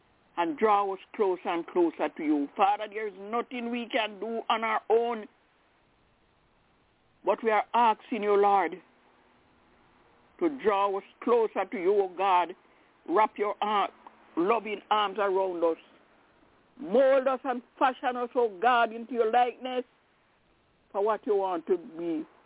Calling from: Albany, New York, United States; I'm calling from Albany.

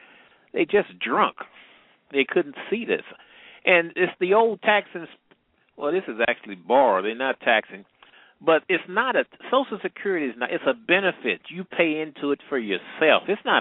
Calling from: St. Louis, Missouri, United States; I'm calling from St. Louis.

